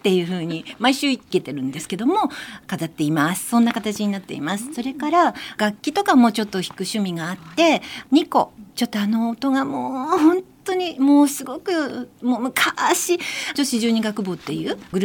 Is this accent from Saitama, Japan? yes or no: no; Fujisawa, Kanagawa, Japan; それで地元藤沢でお店を開くにあたり、ワインとかそういうものもメルシャンのものを使わせていただいています。